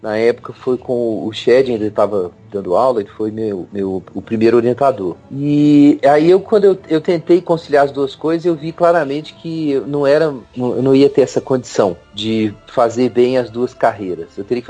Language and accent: Portuguese; Belo Horizonte, Minas Gerais, Brazil; Então, eu sou mineiro de Belo Horizonte, comedor de queijo.